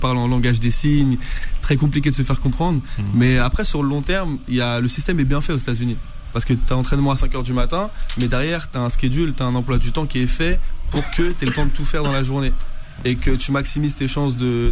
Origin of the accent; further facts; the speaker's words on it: Paris, Île-de-France, France; moved away as an adult; now in United States; Donc je suis parti à 20 ans de la maison, je suis parti à 20 ans de Paris